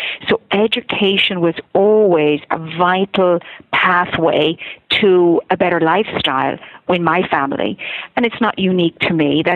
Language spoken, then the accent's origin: English; Ireland; now in New York, United States; Think that's less to do with my being Irish and more to do with the culture that is in New York